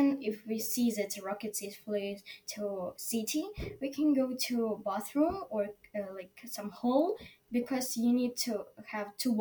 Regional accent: Ukraine; English is a second language; And so he was shocked because I'm from Ukraine.

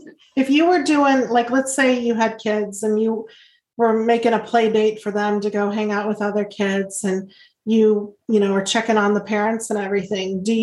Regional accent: Pueblo, Colorado, United States; You know, I'm from Pueblo, Colorado, and before marijuana legalization came around, we were never exposed to marijuana.

